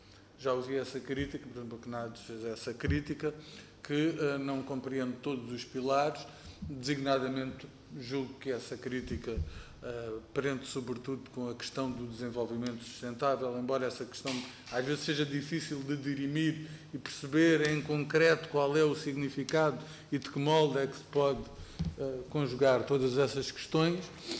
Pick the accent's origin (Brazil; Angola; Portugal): Portugal; Algarve; Sou do Algarve.